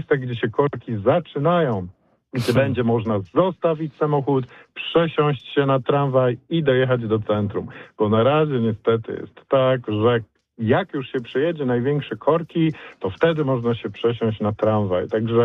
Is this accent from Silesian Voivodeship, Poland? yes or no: no; Poznań, Greater Poland Voivodeship, Poland; jako rodowity poznaniak z bólem serca muszę stwierdzić